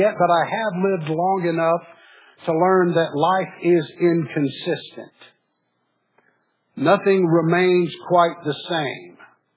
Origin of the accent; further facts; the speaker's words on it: Missouri, United States; I remember growing up in Southeast Missouri when the farmers would book their cotton.